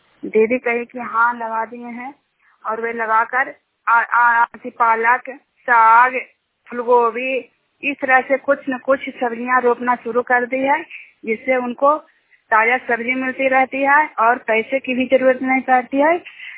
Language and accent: Hindi; Juniyar, Bihar, India; Junior गांव के रहने वाली हूँ।